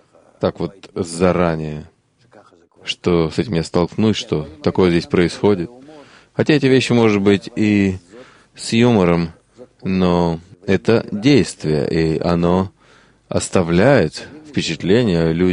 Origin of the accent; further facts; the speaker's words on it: Russia; moved away; Я прибыл из России.